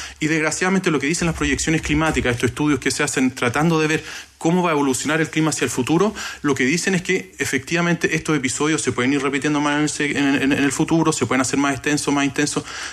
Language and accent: Spanish; Santiago, Santiago Metropolitan Region, Chile; como capitalinos, como santiaguinos, no hemos vivido muy directamente